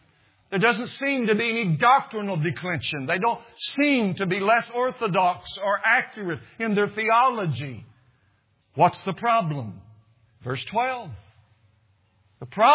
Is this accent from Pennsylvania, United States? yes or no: no; Missouri, United States; growing up in the Ozarks of the southern, southwest part of Missouri, I used to swim a lot in rivers.